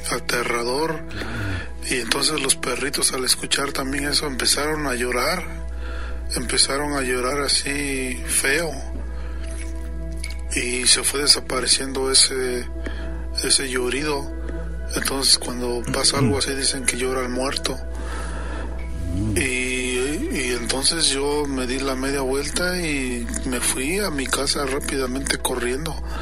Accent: Oaxaca, Mexico; En mi pueblo, en la Mixteca oaxaqueña. Les mando un gran saludo desde aquí de Oaxaca

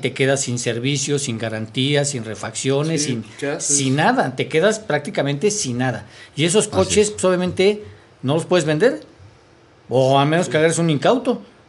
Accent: Mexico; soy mexicano

